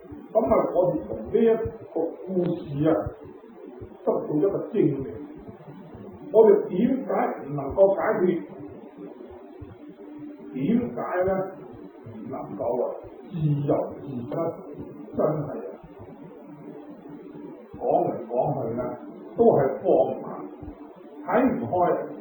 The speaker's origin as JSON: {"language": "Cantonese", "region": "Guangdong", "country": "China", "said": "我哋中意食油條啊，即係我哋廣東人話嘅油炸鬼。"}